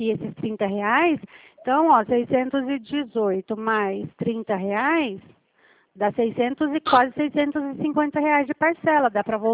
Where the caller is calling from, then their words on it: Presidente Prudente, São Paulo, Brazil; Eu falo de Presidente Prudente